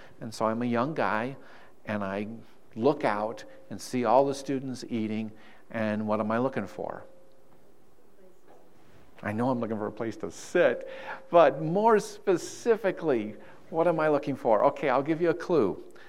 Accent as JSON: {"language": "English", "town": "Cheyenne", "region": "Wyoming", "country": "United States", "tie": "born or raised there", "lives_now": "Rapid City, United States", "said": "Actually, I live in Rapid City, but I grew up in Cheyenne, Wyoming. Cheyenne. So I'm actually Wyoming."}